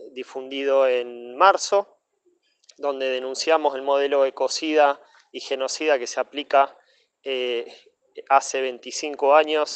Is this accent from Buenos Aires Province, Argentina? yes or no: yes; Luján, Buenos Aires Province, Argentina; soy de Luján